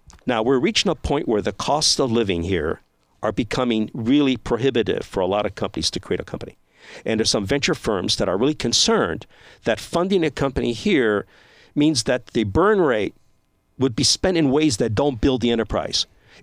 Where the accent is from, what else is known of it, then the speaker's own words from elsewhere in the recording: Arizona, United States; I'm from Arizona